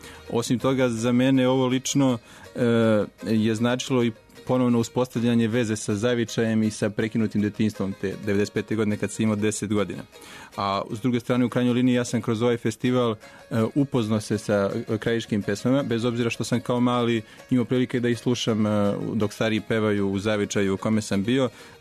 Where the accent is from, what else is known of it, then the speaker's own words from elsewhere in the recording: Plaški, Karlovac County, Croatia; Moj zavičaj je Lika, dolazim iz Like, iz grada koji se zove Plaški.